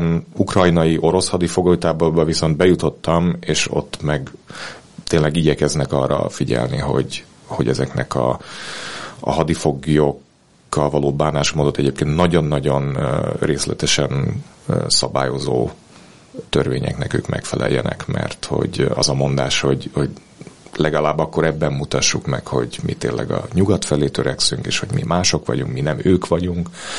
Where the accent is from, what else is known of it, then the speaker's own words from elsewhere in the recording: Hungary; Sok éves tapasztalatom, hogy magyarként elvetődök bárhová a világban